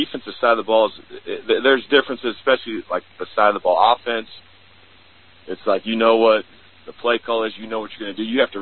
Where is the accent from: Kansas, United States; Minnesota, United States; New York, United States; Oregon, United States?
Kansas, United States; Sabetha; also born or lived in Topeka; Yeah, born and raised. Born in Topeka, but lived my whole life growing up in Sabetha. My family's there. Both my sisters live there.